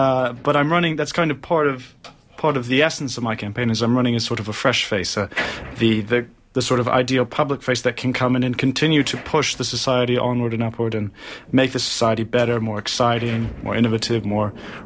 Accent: California, United States; I'm from California, and I can indeed surf.

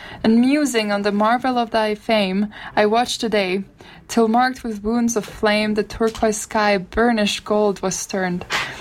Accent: Turin, Piedmont, Italy; Coincidentally, that is my hometown.

